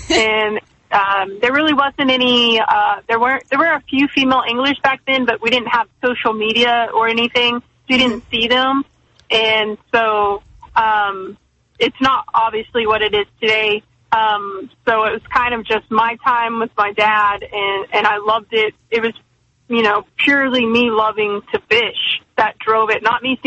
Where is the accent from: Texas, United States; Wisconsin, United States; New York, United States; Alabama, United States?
Texas, United States; Fort Worth; Yep, I'm from Texas, born and raised in a town called Fort Worth, Texas, which is just west of Dallas.